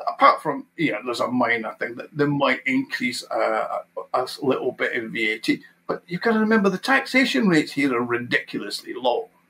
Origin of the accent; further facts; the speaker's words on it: Scotland, United Kingdom; now in Ufa, Russia; I'm the token Scotsman in Ufa, you know, or the man known as the foreigner or the Englishman, although I'm Scottish